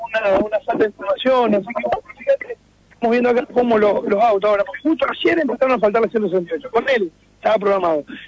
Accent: Santa Fe, Argentina; soy bien santafesino, y hace un montón que tengo el pulso de la ciudad

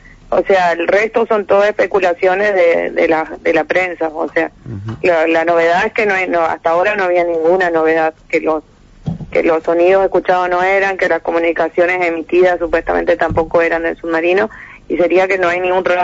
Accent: Formosa, Argentina; now in Mar del Plata, Argentina; Vivimos en Mar del Plata y estamos casados hace 2 años. Yo soy de Formosa, él es de Santa Fe.

